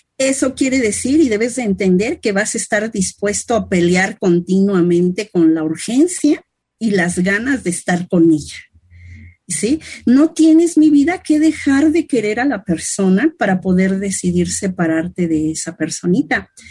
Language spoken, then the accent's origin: Spanish; Mexico; Imagínate, por ejemplo, acá en mi país, por las películas esas del cine mexicano